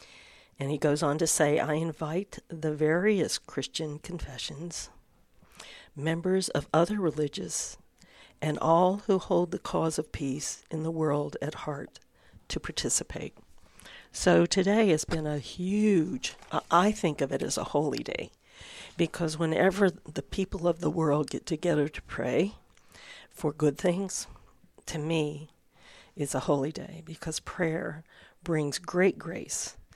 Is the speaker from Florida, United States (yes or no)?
yes; Florida, United States; also born or lived in Southern California; I grew up in Florida and in Southern California, and I moved here many years ago because I wanted the four seasons, and I really wanted snow.